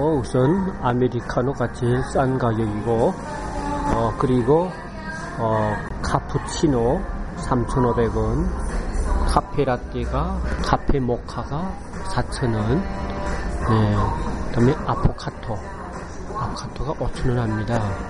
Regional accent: North Korea; now in South Korea; 북한에서 온 지 얼마 안 되고

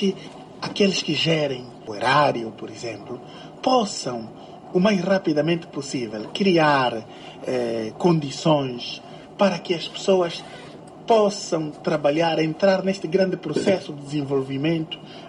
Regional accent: Italy; Portuguese is a second language; Eu venho de uma região, venho da Itália

